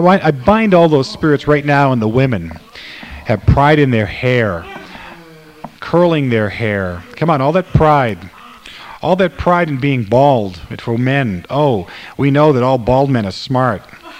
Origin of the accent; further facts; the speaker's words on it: Ukraine; now in United States; Ukrainian pride, American pride, Ukrainian pride. I'm from Ukraine.